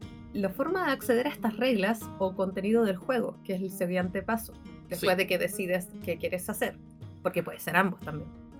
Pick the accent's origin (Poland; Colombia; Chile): Chile; southern Chile; now in Santiago, Chile; sur de Chile. Y digamos que ahí era mucho más difícil acceder a este tipo de cosas. Así que cuando llegué a la capital de Chile, en Santiago, ahí fue como, ¡oh! Se me abrió el mundo.